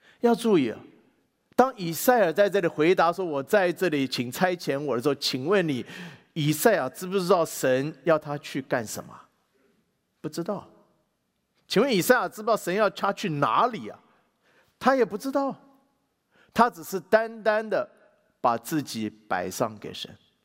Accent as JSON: {"language": "Chinese", "country": "China", "said": "作为一个中国人，我们常常觉得很骄傲"}